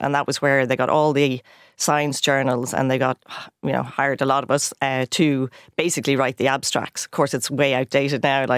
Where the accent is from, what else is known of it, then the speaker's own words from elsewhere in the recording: Glasnevin, Leinster, Ireland; I grew up in Glasnevin, youngest of six. And went to Holy Faith Glasnevin.